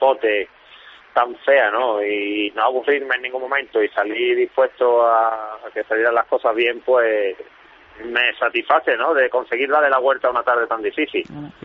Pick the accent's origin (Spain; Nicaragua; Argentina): Spain; Seville, Andalusia; Voy con la máxima responsabilidad y Sevilla, si cabe, pues aún más, porque es mi tierra, mi gente.